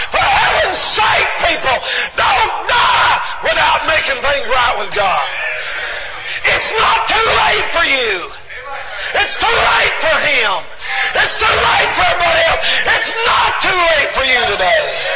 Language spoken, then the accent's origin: English; Marion, United States; born there; I was born as a little baby. I think I was born in Marion Hospital, the old Marion Hospital up here.